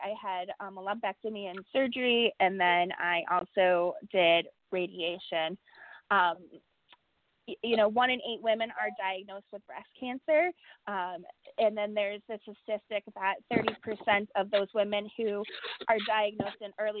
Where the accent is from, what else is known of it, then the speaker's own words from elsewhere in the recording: Chicago, Illinois, United States; Yeah, so I am a Chicagoan, born and raised. I'm 33 years old